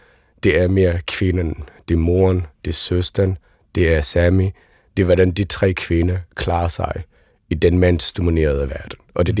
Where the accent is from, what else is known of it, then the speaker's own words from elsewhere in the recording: Somalia; now in Denmark; Og så hvis jeg mig som somalier, da jeg sad og så den her film